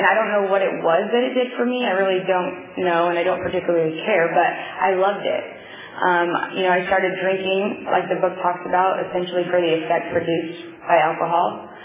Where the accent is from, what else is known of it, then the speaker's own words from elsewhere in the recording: Fresno, California, United States; I'm from Fresno.